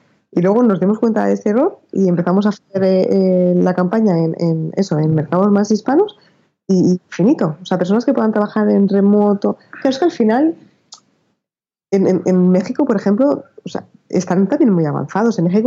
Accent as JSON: {"language": "Spanish", "country": "Spain", "said": "yo soy española"}